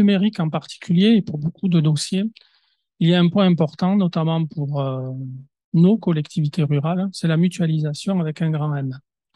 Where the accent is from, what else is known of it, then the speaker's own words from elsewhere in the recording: Occitanie, France; je viens du département du Gers, nous sommes des Gascons.